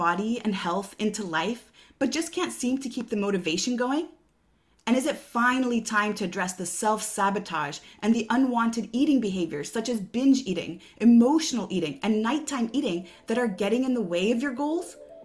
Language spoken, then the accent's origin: English; Montreal, Quebec, Canada; I am from Montreal, Canada.